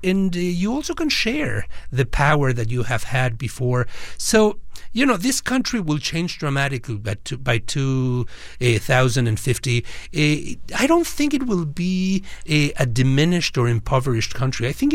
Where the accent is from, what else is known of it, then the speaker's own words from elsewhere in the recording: Mexico; I grew up in Mexico in a small minority a part of a Jewish community of immigrants from Poland and Ukraine.